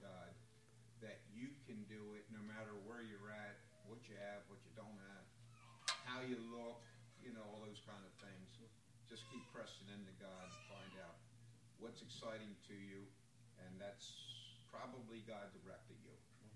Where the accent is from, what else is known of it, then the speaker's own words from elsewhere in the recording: Maryland, United States; I'm from Maryland. That's why it's hard for me to imagine.